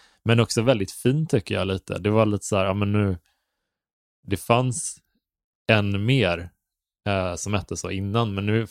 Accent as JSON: {"language": "Swedish", "region": "Halland County", "country": "Sweden", "tie": "born or raised there", "said": "Liksom, Halland liksom."}